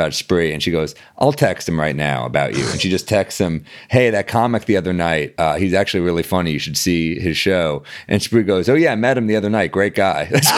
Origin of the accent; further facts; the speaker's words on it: New York, United States; I'm like, hey, man, I'm from New York.